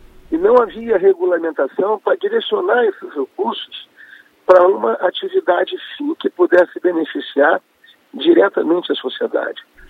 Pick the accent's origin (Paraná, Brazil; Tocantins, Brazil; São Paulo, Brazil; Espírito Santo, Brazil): Espírito Santo, Brazil; Eu mesmo sou de um estado do Espírito Santo